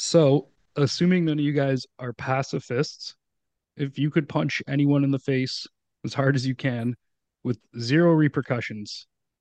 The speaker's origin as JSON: {"language": "English", "country": "Canada", "accent": "Canadian", "said": "some of my international listeners say they can hear my Canadian accent, which I can't"}